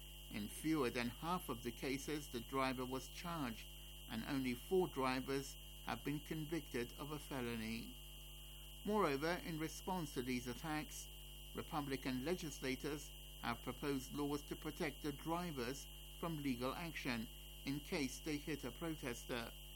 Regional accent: Netherlands; In my home country, the Netherlands, we have a saying that is used regularly in political discussions.

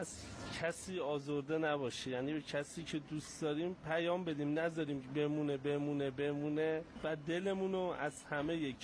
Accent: Tehran, Tehran Province, Iran; از تهران اومدم خونه ایشون برای مسافرت.

